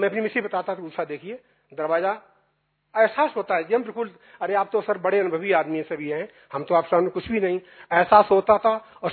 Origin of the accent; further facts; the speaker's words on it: Kanpur, Uttar Pradesh, India; मेरा मूलतः घर तो कानपुर पड़ता है लखनऊ में भी मेरा आवास है।